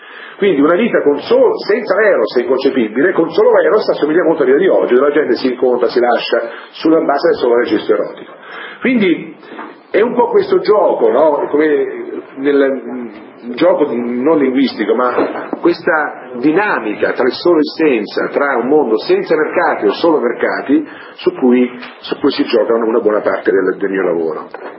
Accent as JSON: {"language": "Italian", "town": "Ascoli Piceno", "region": "Marche", "country": "Italy", "said": "io sono anch'io una persona del sud, io sono di Ascoli Piceno, che è un po' al confine, sono di Ascoli, nel sud o no"}